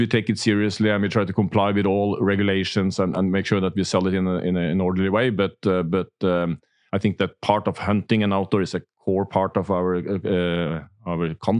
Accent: Hamar, Innlandet, Norway; English is a second language; I was raised in HamKam.

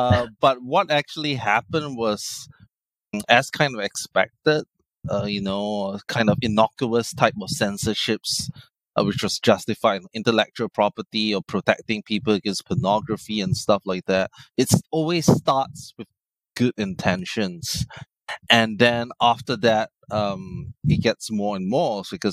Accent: Kuching, Sarawak, Malaysia; I grew up in Kuching. It's a really small city in Borneo, which is actually part of Malaysia. We're famous for our monkeys.

